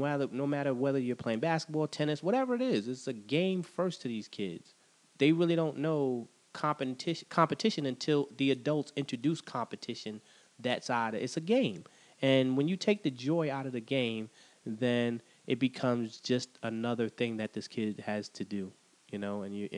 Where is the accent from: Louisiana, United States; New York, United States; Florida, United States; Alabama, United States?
New York, United States; New York City; born or raised there